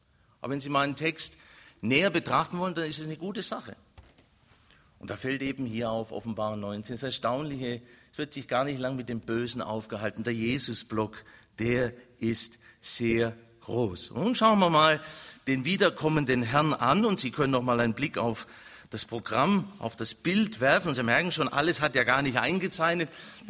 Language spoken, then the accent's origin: German; Ulm, Baden-Württemberg, Germany; Einer der schönsten Städte Süddeutschlands, Ulm, meiner Heimatstadt